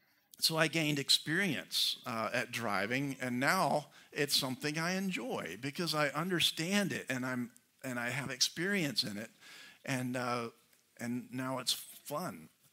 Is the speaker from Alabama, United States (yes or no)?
yes; Alabama, United States; my boyhood growing up in Alabama